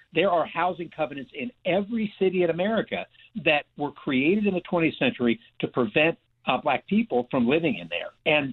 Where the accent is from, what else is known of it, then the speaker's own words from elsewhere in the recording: Virginia, United States; My home state of Virginia is now doing a wonderful job by teaching this so that they don't get the same thing I did.